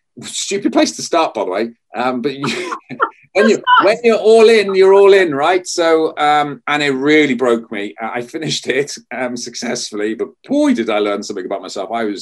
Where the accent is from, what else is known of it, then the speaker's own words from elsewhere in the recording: Wales, United Kingdom; I was brought up as a Welshman and we don't cry.